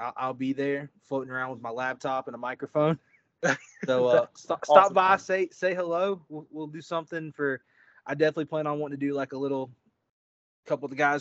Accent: Tazewell, United States; I'm from Tazewell, about 45 minutes away from Wiffle, so I know where the good food places are.

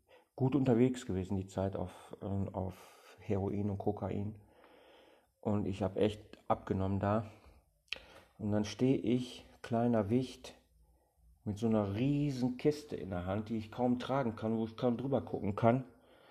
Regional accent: Germany; komme in eine Vier-Mann-Zelle rein, wo drei Kurden drin sitzen, ne? Und ich alleine, so als Deutscher, ne?

